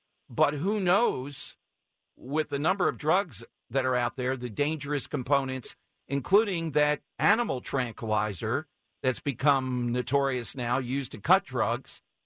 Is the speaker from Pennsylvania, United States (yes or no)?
yes; Philadelphia, Pennsylvania, United States; I'm from South Philly. This is near and dear to me.